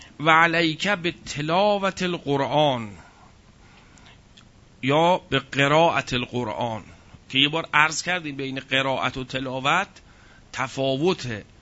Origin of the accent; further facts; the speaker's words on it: Iran; بعد از احوال پرسی گفتم که من ایرانی هستم.